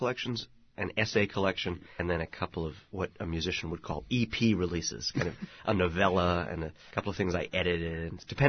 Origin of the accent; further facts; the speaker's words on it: Brooklyn, New York, United States; also born or lived in Manhattan, United States; My parents were living in an illegal sublet in what is now Soho when I was born, and then I ended up in Brooklyn, and I came of age, you know, 3 subway stops from Manhattan.